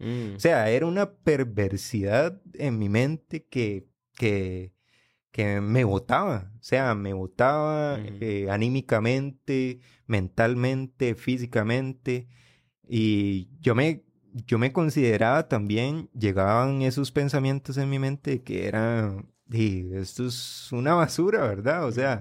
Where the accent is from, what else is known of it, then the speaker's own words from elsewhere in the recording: San José, Costa Rica; Tal vez podría decirse una finca o un barrio bastante conflictivo acá en Costa Rica, a nivel de San José. Es donde hay búnkers, se vende droga, ¿verdad? Entonces yo también crecí durante, con todo ese ambiente, ¿verdad?